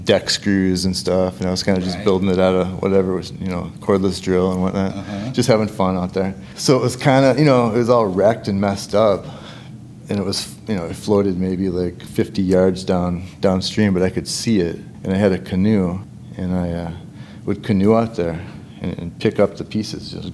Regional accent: Winona, Minnesota, United States; Because I'm from here. I'm from Winona.

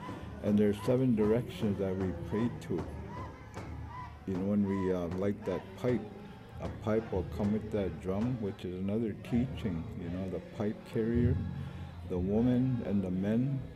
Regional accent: Ontario, Canada; I come from the Lac La Croix First Nation community.

